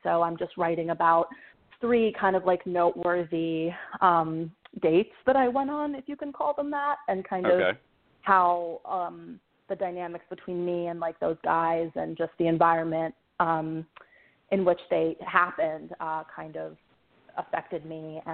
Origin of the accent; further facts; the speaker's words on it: Pittsburgh, Pennsylvania, United States; I'm not from the South, I'm from Pittsburgh, but I went to graduate school there.